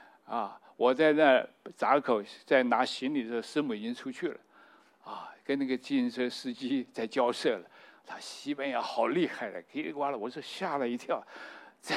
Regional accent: Taiwan; 我马上的说，哎，我是台湾来的

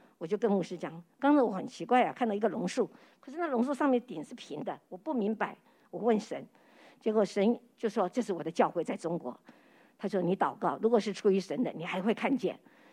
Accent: Taiwan; now in United States; 因为那时候我们是台湾出来的，根本没有去过国内

